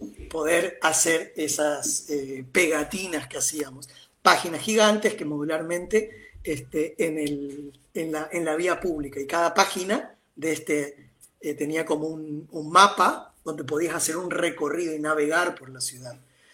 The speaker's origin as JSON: {"language": "Spanish", "region": "Misiones", "country": "Argentina", "said": "Yo soy de una zona mucho más cálida y más, más parecida a Paraguay, soy de Misiones, y en esa zona del nordeste argentino"}